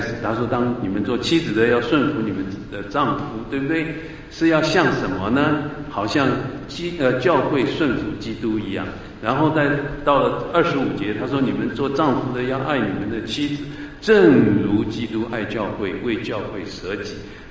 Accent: China; 我们中国人

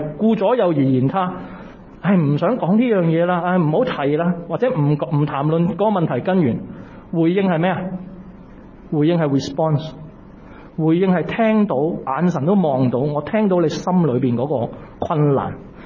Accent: Hong Kong; 我哋香港人叫係嘛？

